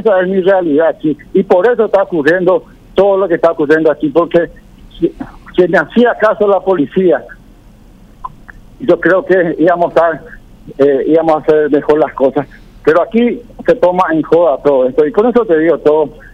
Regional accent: Paraguay; ya que en mi país está, el Estado paraguayo está proveyendo las armas y las balas.

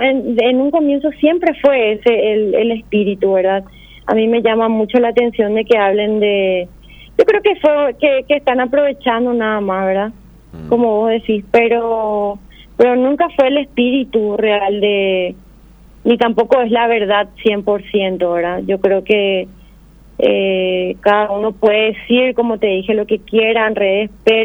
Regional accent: Encarnación, Itapúa, Paraguay; born there; No, yo nací en Encarnación.

